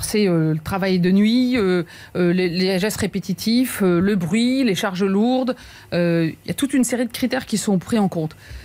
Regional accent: France; je crois qu'on peut être très fier en tant que Français

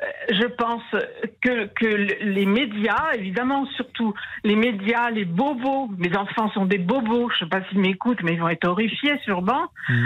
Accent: Orléans, Centre-Val de Loire, France; Je suis d'Orléans

